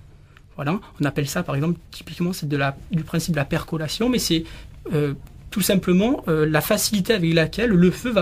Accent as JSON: {"language": "French", "country": "France", "said": "Nous, chez nous, en France, on ne connaît pas du tout ces cas-là de mise à feu naturelle."}